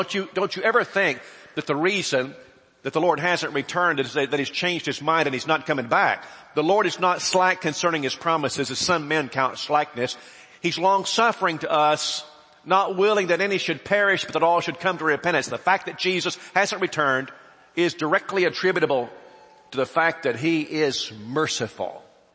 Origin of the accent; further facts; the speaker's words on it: Southern United States, United States; but that's because I'm a Southerner.